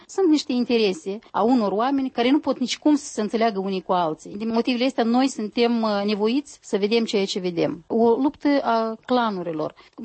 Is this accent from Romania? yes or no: no; Moldova; now in Ukraine; La lucru știau că eu sunt din Moldova